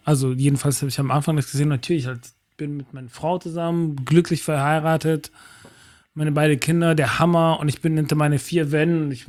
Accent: Brazil; Deswegen habe ich immer so teilweise ein bisschen ein Problem mit dem Brasilien-Boogie als Brasilianer.

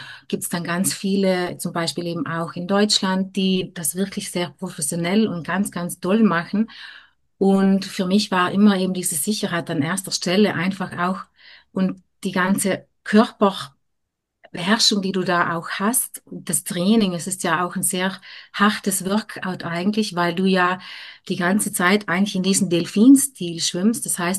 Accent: Trentino-Alto Adige, Italy; ich bin ja ein Mädchen, ich komme aus den Bergen, also genau genommen aus den Südtiroler Bergen.

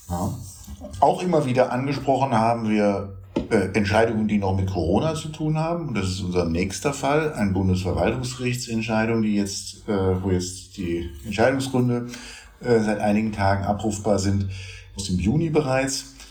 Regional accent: Berlin, Germany; jetzt muss ich mal wieder kurz den Berliner raushängen lassen, der mir als Berliner eher ein bisschen sehr fremd ist.

